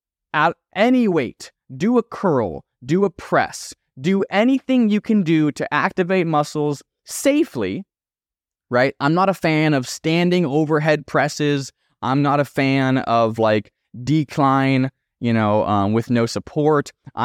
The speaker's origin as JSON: {"language": "English", "town": "Erie", "region": "Pennsylvania", "country": "United States", "tie": "born or raised there", "said": "Back in my hometown of Erie, Pennsylvania, our local mall, the Mill Creek Mall, we have these things called mall walkers."}